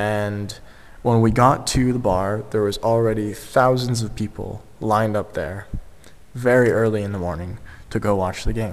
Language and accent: English; Canada; I'm 23 years old. I'm from Canada